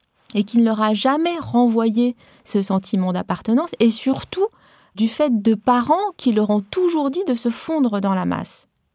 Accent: Tunisia; now in France; Moi, je suis une immigrée. Hein, moi, j'ai grandi en Afrique du Nord. Je parle arabe. J'ai une culture arabe. Tunisienne. Je maintiens ça dans ma famille autant que la catholique parce que mon mari est catholique.

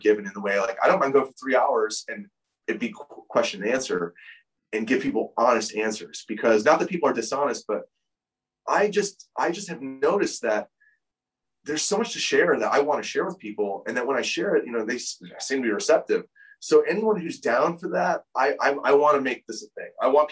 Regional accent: United States; Now, as an American, I did not know this.

